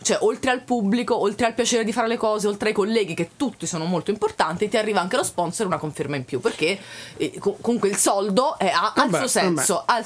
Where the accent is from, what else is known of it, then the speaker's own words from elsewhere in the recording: Naples, Campania, Italy; io sono una fuori sede, infatti vengo da Napoli, sono trasferita qui 13 anni fa.